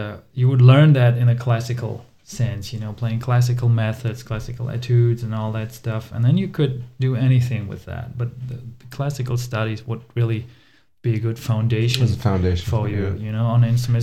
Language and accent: English; Germany; English is a second language; I used to play for a couple of years. I used to play in the Germany's youth jazz, national youth jazz band, jazz ensemble.